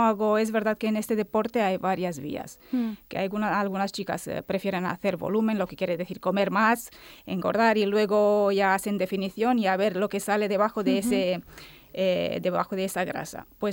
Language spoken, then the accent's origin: Spanish; Romania; now in Formentera, Spain; Conocí a mi marido cuando estaba de vacaciones en Rumanía, me crié en Rumanía, y hace 20 años que estamos aquí.